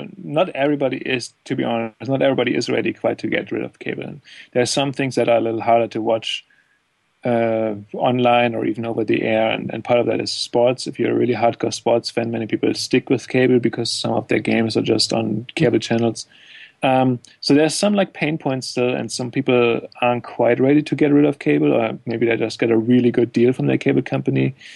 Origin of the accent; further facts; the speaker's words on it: Germany; English is a second language; I grew up in Europe, things are a little different there, but we used to have antennas to watch TV, and like, was before cable was big, at least in Germany